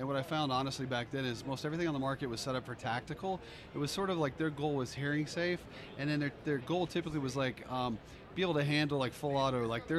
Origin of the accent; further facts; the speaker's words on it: North Carolina, United States; also born or lived in Alabama / Georgia; I grew up in the Southeast. Okay. Yeah, so I was born in Alabama, then Georgia, then mostly North Carolina.